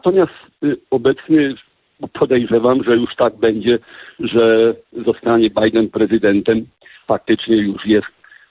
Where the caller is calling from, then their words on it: Chicago, Illinois, United States; Ja z Chicago.